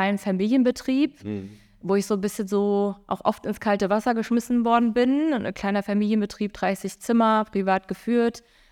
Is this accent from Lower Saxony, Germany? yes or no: yes; Osnabrück, Lower Saxony, Germany; now in Fehmarn, Germany; Ich komme wirklich eigentlich aus Osnabrück. Wir sind dann vor, Gott, wann war es, 2020, genau zu Corona-Beginn, sind wir nach Fehmarn gezogen, also mal aus Osnabrück raus